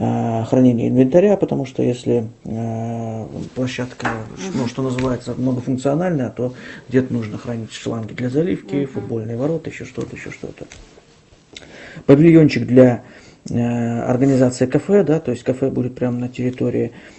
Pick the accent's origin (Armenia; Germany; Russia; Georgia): Russia; Murmansk, Murmansk Oblast; потому что я сам из Мурманска